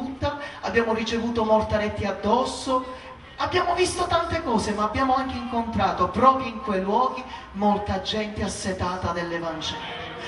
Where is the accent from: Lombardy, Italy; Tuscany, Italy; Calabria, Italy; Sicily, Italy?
Sicily, Italy; Palermo; Io vengo dalla stessa zona del nostro fratello Tony Tarantino, sono di Brancaccio.